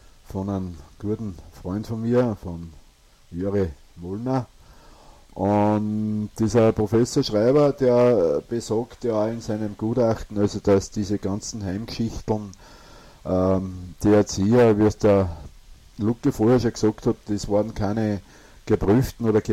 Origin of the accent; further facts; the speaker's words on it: Upper Austria, Austria; ich komme ja aus Oberösterreich, ich sage es immer wieder, ich bin ein Gescherder